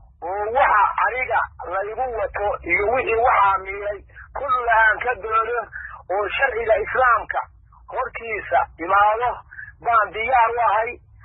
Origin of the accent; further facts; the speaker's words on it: Bosaso, Bari, Somalia; born there; Waxaan ku suganahay oo aan u dhashay gobolka Bari ee Boosaaso, aan ku dhashay tuulooyinay xakunto oo jecel la yidhaahdo, oo aan degaan u leenahay oo aan degelahay, hooyaday joogto, reerkayguna joogo oo kala la yidhaahdo.